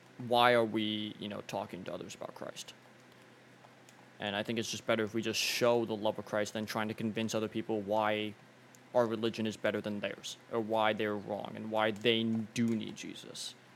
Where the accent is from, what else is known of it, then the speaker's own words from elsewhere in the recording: Sandy Hook, Connecticut, United States; My testimony, part of it is I grew up in Sandy Hook, Connecticut.